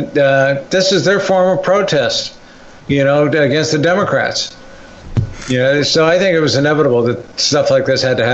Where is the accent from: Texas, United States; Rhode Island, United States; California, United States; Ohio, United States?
Ohio, United States; Cincinnati; And, you know, I'm from Cincinnati.